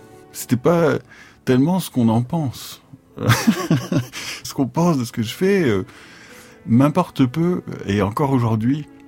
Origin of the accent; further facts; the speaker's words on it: Nantes, Pays de la Loire, France; born there; je suis violoncelliste, je suis né en 1972 à Nantes.